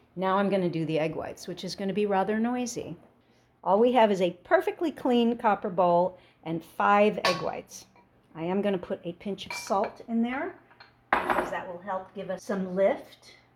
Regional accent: Hollywood, California, United States; My father was an actor. I grew up in Hollywood, and he was a wonderful man, but just not really qualified to be a parent.

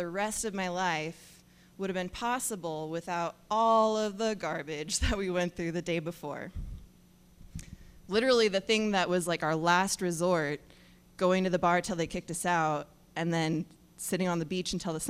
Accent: United States; We're from America, and we're talking

